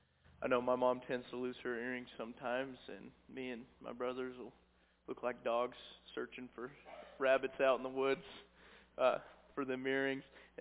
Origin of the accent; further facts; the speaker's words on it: Cabool, Missouri, United States; I'm a freshman at Ozark Christian College, born and raised in Kabul, Missouri